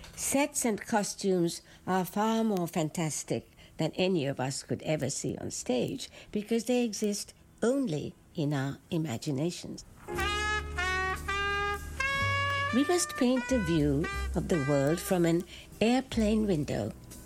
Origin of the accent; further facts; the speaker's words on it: Sri Lanka; I'm originally from Sri Lanka.